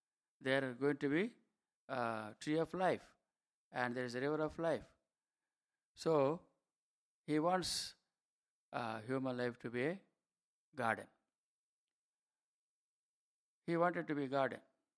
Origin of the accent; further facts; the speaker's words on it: India; accent: Indian; Please excuse me for my Indian accent or Telugu accent.